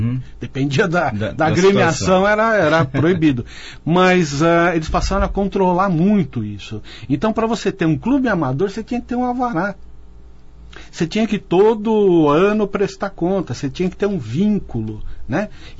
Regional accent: São Paulo, Brazil; moved away as an adult; now in Campinas, Brazil; Como eu vim de São Paulo para cá, né, hoje eu me considero campineiro, porque eu estou aqui há vai fazer 30 anos

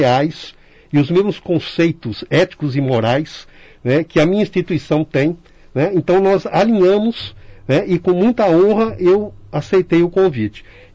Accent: Capivari, São Paulo, Brazil; eu sou de Capivari. Entrei no Exército aqui na Escola Preparatória de Cadetes aos 16 anos.

